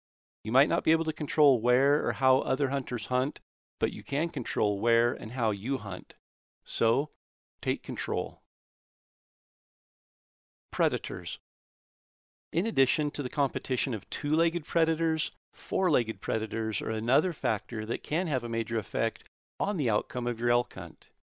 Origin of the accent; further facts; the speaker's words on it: Idaho, United States; I grew up hunting in Idaho, and Idaho is still my home state today.